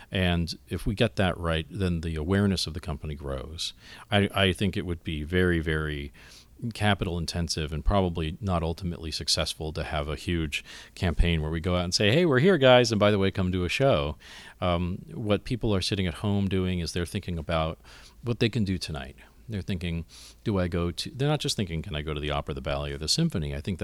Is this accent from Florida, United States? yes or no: yes; Miami, Florida, United States; a little 12-year-old kid with a mullet growing up in Miami, Florida, how to sing.